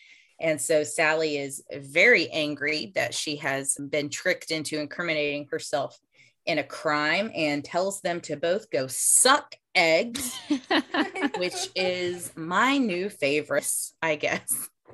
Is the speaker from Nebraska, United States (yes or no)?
no; Georgia, United States; I'm from Georgia. We say maters.